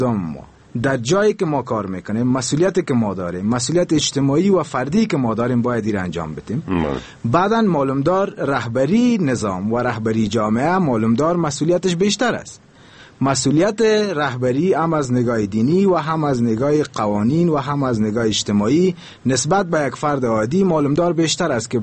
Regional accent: Afghanistan; ما اول یک افغان هستیم

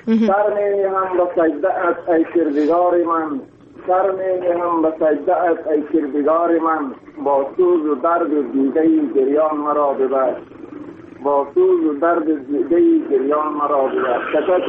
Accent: Baghlan, Afghanistan; خودم از بغلان هستم

